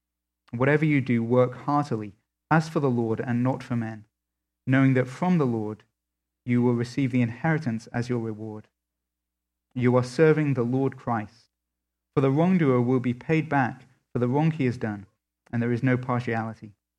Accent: England, United Kingdom; as an Englishman

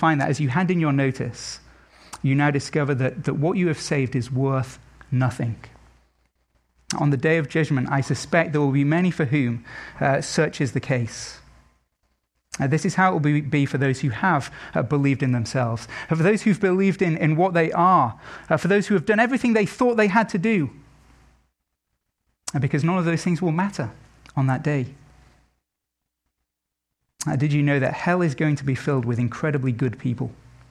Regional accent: England, United Kingdom; I can say this as an Englishman

